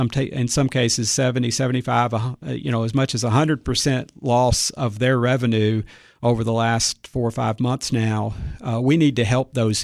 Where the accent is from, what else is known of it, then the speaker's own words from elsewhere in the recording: Cookeville, Tennessee, United States; No, I grew up in Cookeville.